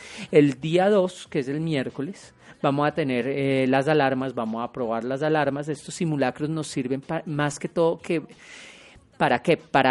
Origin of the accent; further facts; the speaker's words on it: Bogotá, Bogotá D.C., Colombia; Yo creo que como bogotanos es la emergencia más grande.